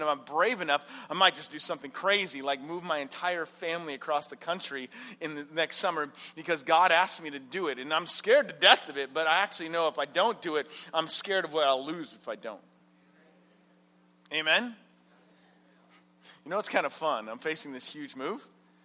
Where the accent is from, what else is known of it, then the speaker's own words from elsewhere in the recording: Canada; because I'm a Canadian